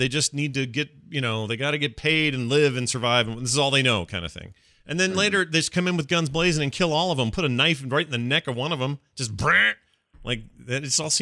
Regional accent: Wyoming, United States; I often relate to my wife that growing up in Wyoming, I had the freedom to do a lot.

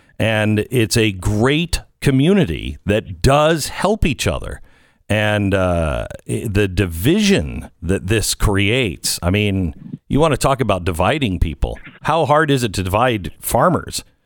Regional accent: Pacific Northwest, United States; I grew up in the Pacific Northwest and, you know, we had Asians were our neighbors and friends

